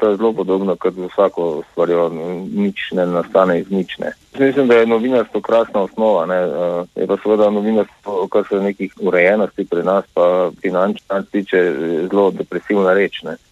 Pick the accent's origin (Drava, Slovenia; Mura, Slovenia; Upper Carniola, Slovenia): Drava, Slovenia; Maribor; Jaz sem odraščal v Mariboru, v srednjo šolo sem hodil in seveda odraščal tam v 80-ih, ko so … nastali, 79 pa potem naprej.